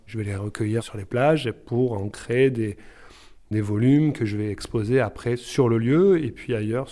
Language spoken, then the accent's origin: French; Palavas-les-Flots, Occitanie, France; Moi, je suis de Palavas.